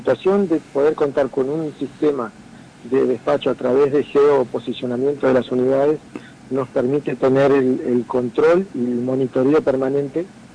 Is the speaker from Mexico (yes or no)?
no; Concordia, Entre Ríos, Argentina; Y yo soy de Concordia.